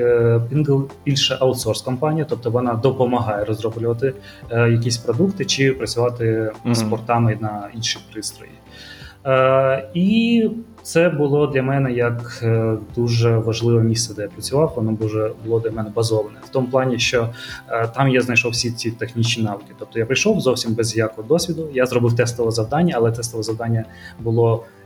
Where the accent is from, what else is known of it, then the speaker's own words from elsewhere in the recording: Zaporizhzhia, Zaporizhzhia Oblast, Ukraine; Виріс я у Запоріжжі.